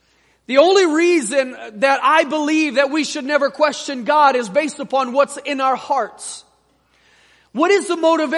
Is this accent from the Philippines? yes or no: no; El Salvador; I remember growing up in El Salvador